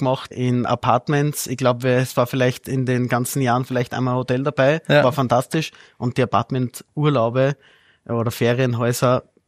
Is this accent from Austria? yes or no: yes; Lichtenberg, Upper Austria, Austria; Und sind aber dann eigentlich wirklich aufgewachsen, groß geworden in Lichtenberg in Oberösterreich, im Müllviertel, im wunderschönen Müllviertel.